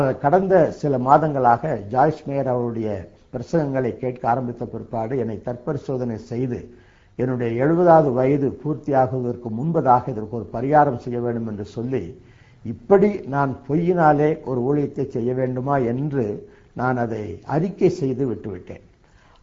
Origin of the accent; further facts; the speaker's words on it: Tiruchengode, Tamil Nadu, India; என்னுடைய சிறு வயதிலே திருச்செங்கோடு என்ற இடத்திலே நான் பள்ளிக்கூடத்தில் படிக்கும் போது என்னுடைய நண்பர்கள் எல்லாம் பிராமண நண்பர்கள்.